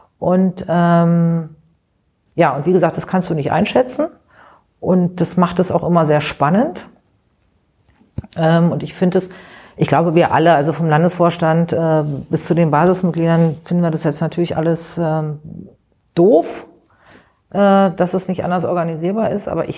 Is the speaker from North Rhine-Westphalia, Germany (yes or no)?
no; Berlin, Germany; Ich meine, ich bin ja viele Jahre in Rudow groß geworden.